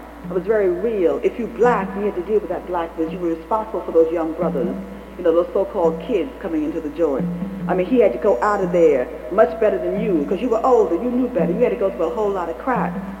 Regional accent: New York City, New York, United States; I grew up in New York City, and I never knew anything about myself as a black person.

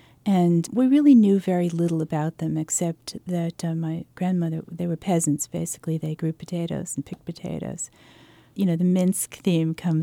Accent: New York, United States; also born or lived in Montgomery, Alabama; I was born in Montgomery. My mother's family was from the South, but I grew up in New York, so there's both influences there.

